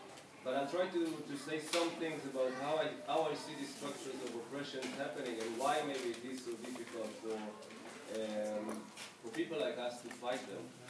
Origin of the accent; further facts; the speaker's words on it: Israel; I'm an Israeli, I was born in Israel, and I was very much an activist when I was in Israel